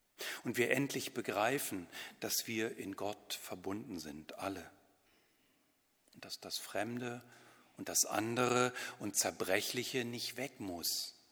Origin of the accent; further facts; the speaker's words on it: Lower Saxony, Germany; born there; Meine Heimat ist nicht Walkenried und auch nicht Bad Gandersheim, nur weil ich da mal geboren bin.